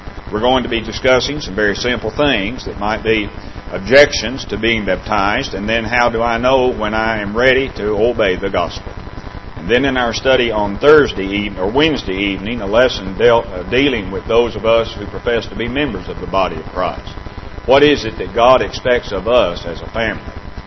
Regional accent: Horse Cave, Kentucky, United States; now in Lancaster, United States; But I like to remind folks, just for clarity, that I'm from Horse Cave, Kentucky.

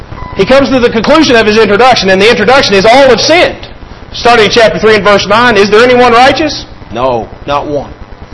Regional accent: Kentucky, United States; I grew up in Kentucky and my granddaddy's farm was up a holler.

